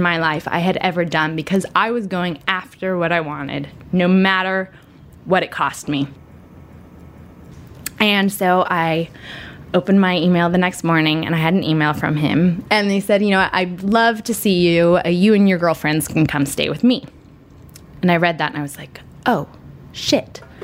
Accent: United States; as an American woman, I'm so typically, like, I'm like, oh, well, like, what are the top three qualities?

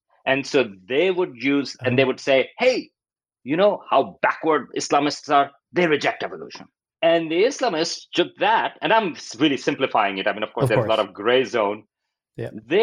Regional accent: Pakistan; I grew up in Pakistan.

